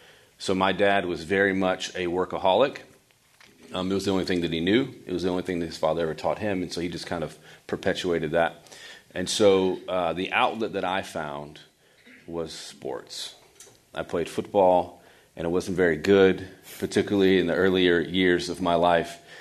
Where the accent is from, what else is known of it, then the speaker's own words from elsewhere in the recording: Marietta, Georgia, United States; I grew up in Marietta, Powder Springs area, so West Cobb County, west side of Atlanta.